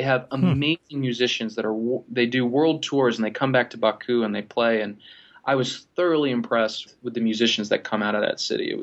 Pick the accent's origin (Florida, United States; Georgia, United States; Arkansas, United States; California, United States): Florida, United States